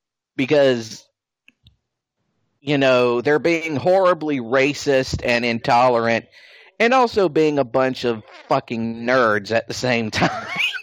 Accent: Georgia, United States; on the top of Stone Mountain in my home state of Georgia

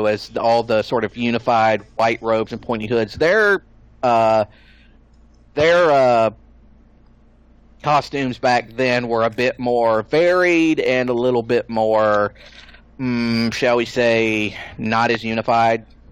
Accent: Georgia, United States; on the top of Stone Mountain in my home state of Georgia

